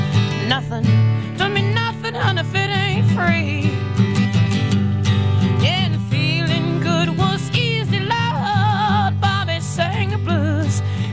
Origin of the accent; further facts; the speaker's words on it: Texas, United States; accent: Texan; Am I getting my Texas accent back?